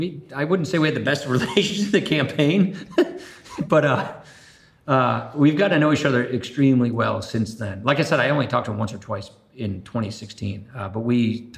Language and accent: English; Janesville, Wisconsin, United States; I mean, I'm from Jeansville, Wisconsin. You know, I went to a small Catholic grade school and public high school and public university.